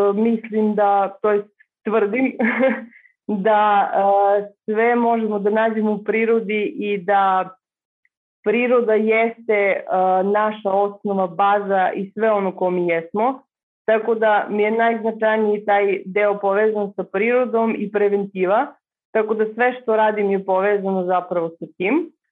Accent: Vlasotince, Southern and Eastern Serbia, Serbia; also born or lived in Leskovac; Ja sam rodom iz Vlasotince, rođena sam u Leskovcu, ali sam živela pola života u Vlasotincu.

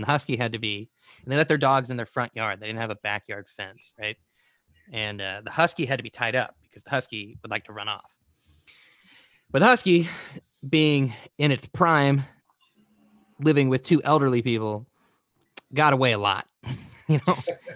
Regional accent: Tennessee, United States; when I was growing up in Tennessee, there was this neighbor of ours.

